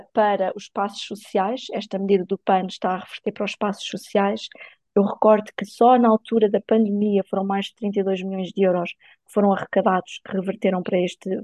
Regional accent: Lisbon, Portugal; alfacinha. Como se costuma dizer, alfacinha de gema, de terceira geração, pelo menos na parte feminina da minha família. A minha avó nasceu em Lisboa, a minha mãe nasceu em Lisboa e eu também nasci e vivo em Lisboa.

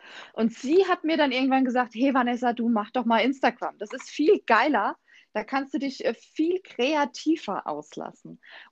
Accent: Mannheim, Baden-Württemberg, Germany; accent: Mannheim dialect; Bezug zu Mannheim, ich glaube, das hört man ganz gut an meinem gemischten Dialekt. Also ich babbel ja schon noch monnemarisch

